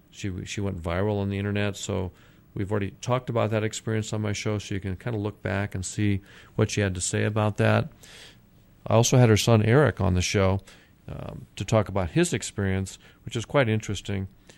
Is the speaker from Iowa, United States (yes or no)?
yes; Iowa, United States; Prior to that, I'm from Iowa, from the Midwest, where I did a lot of my early childhood and a lot of training.